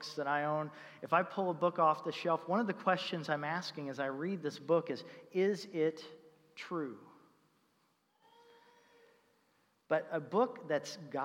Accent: Indianapolis, Indiana, United States; I grew up in Indianapolis, Indiana, and the closest amusement park was Kings Island

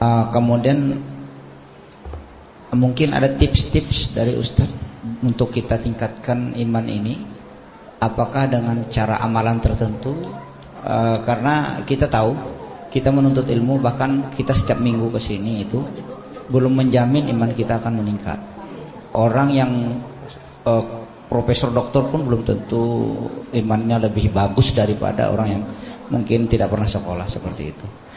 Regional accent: South Kalimantan, Indonesia; bahkan di kampung saya dulu di Tanah Bumbu itu

